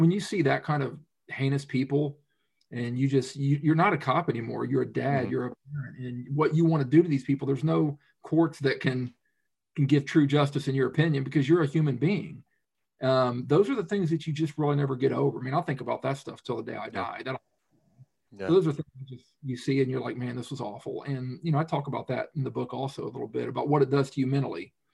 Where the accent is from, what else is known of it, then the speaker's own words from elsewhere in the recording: Middletown, United States; And I'm from Middletown. I lived here. My kids went to school. I'm a Middletown guy.